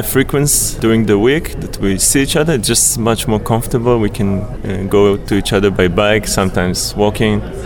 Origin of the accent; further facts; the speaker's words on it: Jerusalem, Jerusalem District, Israel; now in Tel Aviv, Israel; Yeah, we are all originally from Jerusalem. And now three of us live in Tel Aviv.